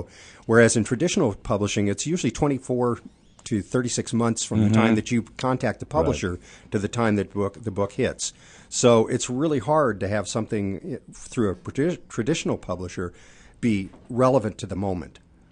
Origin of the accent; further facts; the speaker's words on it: Denver, Colorado, United States; because I grew up in Denver, Colorado